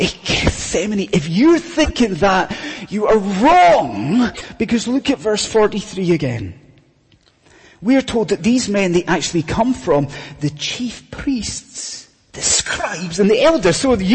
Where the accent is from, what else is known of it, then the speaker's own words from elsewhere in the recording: Scotland, United Kingdom; I'm a Scottish Highlander.